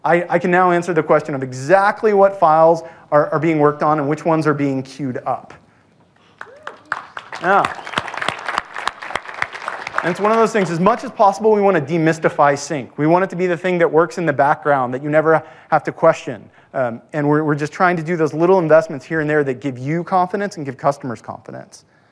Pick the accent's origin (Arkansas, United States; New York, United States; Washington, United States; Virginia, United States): Washington, United States; Seattle; I'm from Seattle. That's what we do.